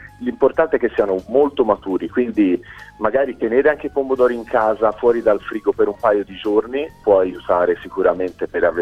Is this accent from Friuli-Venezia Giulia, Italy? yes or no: no; Florence, Tuscany, Italy; E poi chiaramente perché è una ricetta toscana, quindi io sono di Firenze.